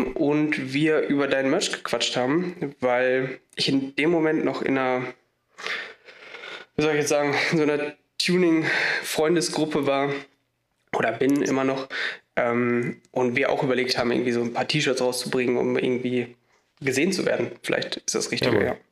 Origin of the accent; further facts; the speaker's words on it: Bielefeld, North Rhine-Westphalia, Germany; ich bin, glaube ich, 26. Also ich glaube, nein. Ja, genau, ich komme aus Bielefeld.